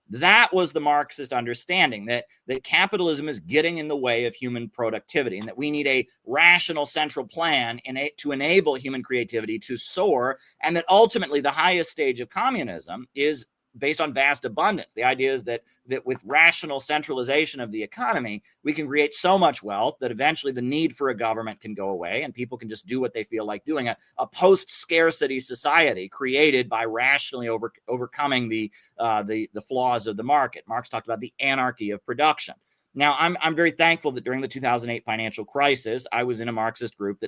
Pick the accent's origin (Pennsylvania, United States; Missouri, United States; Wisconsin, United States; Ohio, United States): Ohio, United States; I was a kid growing up in Ohio in the 90s